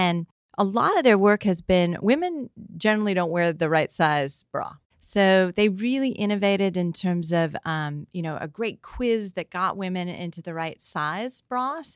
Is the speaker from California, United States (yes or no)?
yes; San Francisco, California, United States; My dad actually worked, so we grew up in San Francisco.